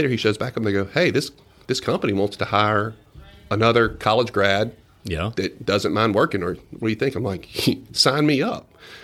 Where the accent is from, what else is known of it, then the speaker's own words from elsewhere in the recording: Denham Springs, Louisiana, United States; people who are familiar are like, hey, where are you from? Denham Springs, growing up, you know, only an hour from the coast and actually having an oil and gas presence in Louisiana.